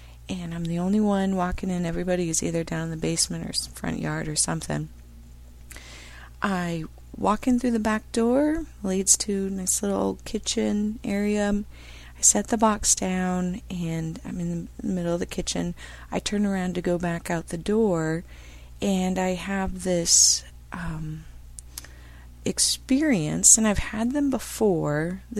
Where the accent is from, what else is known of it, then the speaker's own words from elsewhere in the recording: Seattle, Washington, United States; I'm from Seattle